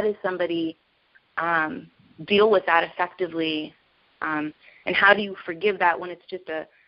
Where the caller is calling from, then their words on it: Chicago, Illinois, United States; I'm calling from Chicago.